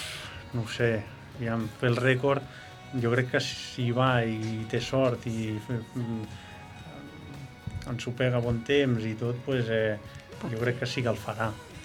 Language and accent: Catalan; Estana, Catalonia, Spain; jo sóc d'Estanes, d'un poble d'allà, de la Cerdanya